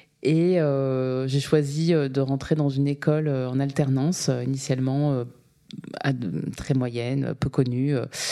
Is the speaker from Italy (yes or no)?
no; Bondy, Île-de-France, France; je suis mariée, j'ai deux enfants de 4 et presque 10 ans. Je viens de Bondy et j'ai grandi, j'ai fait toute ma scolarité dans ce contexte.